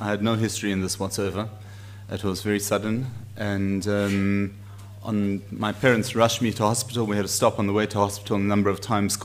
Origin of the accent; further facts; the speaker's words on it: Johannesburg, Gauteng, South Africa; now in Israel; I grew up in South Africa, in Johannesburg. I am 41 years old. I'm a rabbi